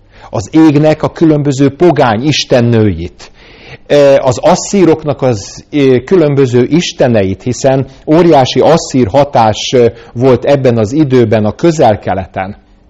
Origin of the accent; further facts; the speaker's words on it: Budapest, Hungary; amikor én is annak idején lekerültem Miskolcra, Budapesten nevelkedtem föl